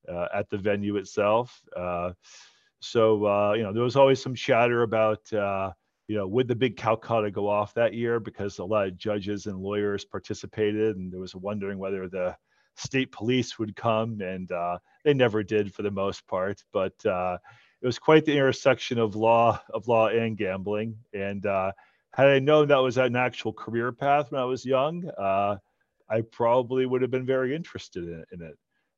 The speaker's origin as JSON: {"language": "English", "region": "Pennsylvania", "country": "United States", "tie": "born or raised there", "said": "I grew up in Northeast Pennsylvania, where gambling is firmly entrenched in the culture."}